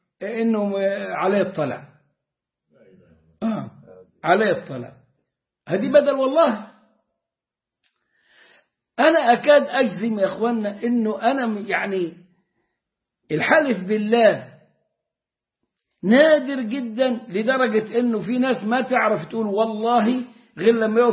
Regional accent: Upper Egypt, Egypt; فما كناش احنا بقيه البلاد في الصعيد نعرف العدوي

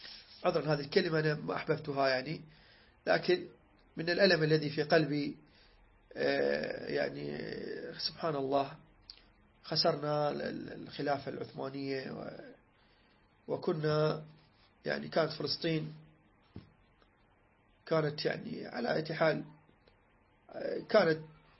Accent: Iraq; قالوا عندنا بالعراق يقول هذا قول طابع

